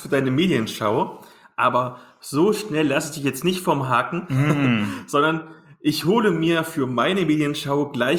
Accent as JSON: {"language": "German", "region": "East Germany", "country": "Germany", "said": "ist für mich als Ossi-Kind irgendwie die DDR"}